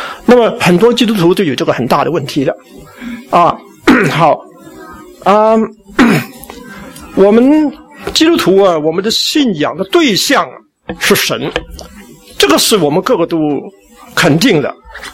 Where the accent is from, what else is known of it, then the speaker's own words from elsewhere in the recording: China; 特别是我们中国人，因为我们长期呢在中国呢没有心理学这科